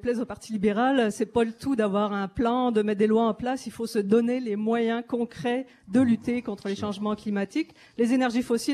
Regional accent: Quebec, Canada; sortir complètement de l'exploitation des énergies fossiles chez nous au Québec.

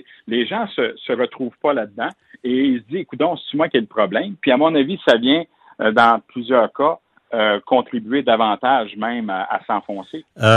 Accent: Saint-Alphonse-Rodriguez, Quebec, Canada; parce que je viens de la région de Joliette, à Saint-Alphonse

